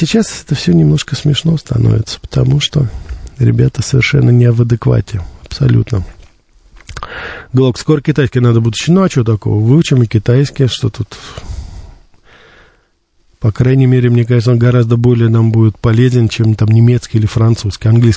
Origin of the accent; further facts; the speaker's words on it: Russia; Говорю, так вы из России? Я говорю, да, вы знаете, я из России. А где вы так хорошо научились говорить по-английски? Я говорю, вы знаете, в России.